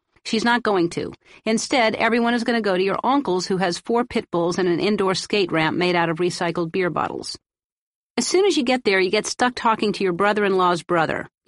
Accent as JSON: {"language": "English", "town": "Metairie", "region": "Louisiana", "country": "United States", "tie": "born there", "said": "All I knew for sure was that I was born in Metairie, Louisiana, and I came out of my mama's belly button."}